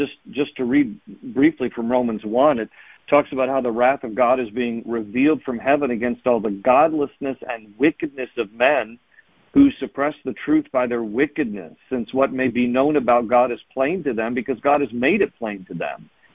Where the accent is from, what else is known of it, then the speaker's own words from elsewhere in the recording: Falls Church, Virginia, United States; also born or lived in Washington, D.C.; I'm a Virginia boy. I was actually born in Washington, D.C., but I was raised in Falls Church. I grew up in Northern Virginia, and here I am pastoring still in Northern Virginia in Leesburg.